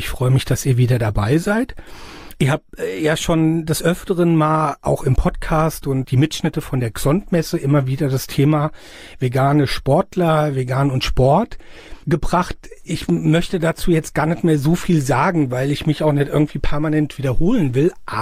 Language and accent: German; Mainz, Rhineland-Palatinate, Germany; ich bin Mainzer.